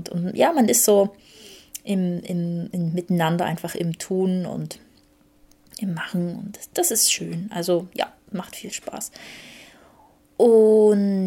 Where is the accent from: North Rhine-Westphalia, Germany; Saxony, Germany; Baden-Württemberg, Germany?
Saxony, Germany; Und in Sachsen, also wo ich herkomme